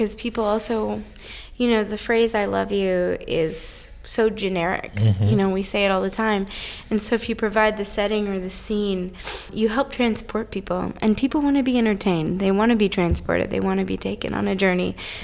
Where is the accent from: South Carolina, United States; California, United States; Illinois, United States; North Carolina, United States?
North Carolina, United States; So I'm originally from North Carolina, Piedmont in North Carolina. But I've been living in and around Colorado for a little over a decade.